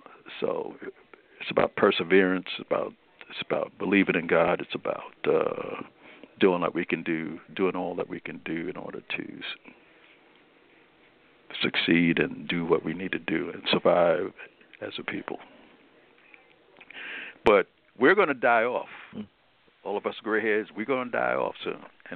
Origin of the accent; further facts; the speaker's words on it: New York City, New York, United States; I'm a product of New York City. I was born and raised in Brooklyn, and I can remember when King came to New York.